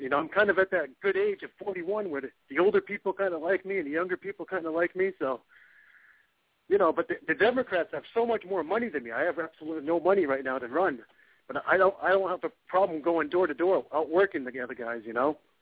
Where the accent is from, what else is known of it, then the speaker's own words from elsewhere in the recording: New Hampshire, United States; I'm from New Hampshire, the live free or die state.